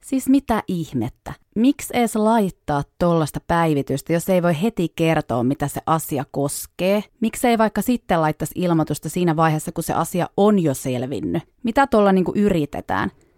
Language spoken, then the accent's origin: Finnish; Savo, Finland; miksi mulla ei kunnollista Savon murretta, kun on sieltä kotosi.